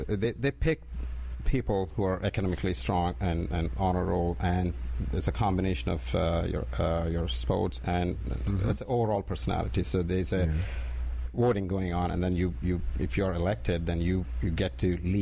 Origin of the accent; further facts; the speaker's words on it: India; moved away as an adult; now in United States; I'm from India.